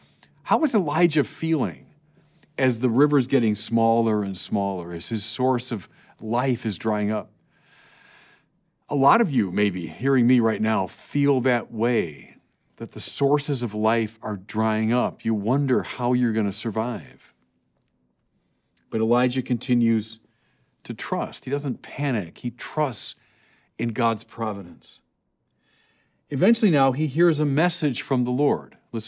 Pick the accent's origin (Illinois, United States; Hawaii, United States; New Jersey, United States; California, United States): California, United States; Now, I'm from California. I know about droughts and how devastating they can be.